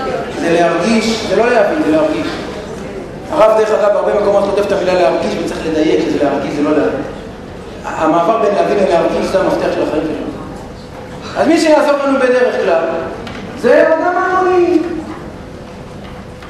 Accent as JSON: {"language": "Hebrew", "town": "Holon", "region": "Tel Aviv District", "country": "Israel", "tie": "born or raised there", "said": "אני גדלתי בחולון."}